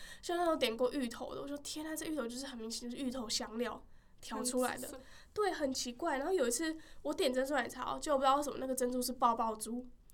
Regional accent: Kaohsiung, Taiwan; born there; 哦不，我是在台湾高雄出生的，而且我还会讲台语。

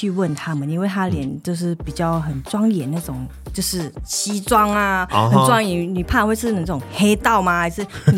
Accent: Thailand; 因为我觉得我们泰国人放假一定要出去玩，

